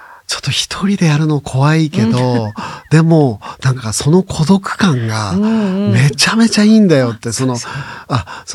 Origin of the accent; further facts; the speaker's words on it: Niigata, Japan; 僕新潟出身なので、